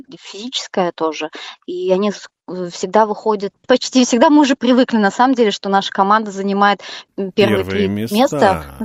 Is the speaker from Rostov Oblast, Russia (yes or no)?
no; Naberezhnye Chelny, Tatarstan, Russia; Я Челнинка, коренная.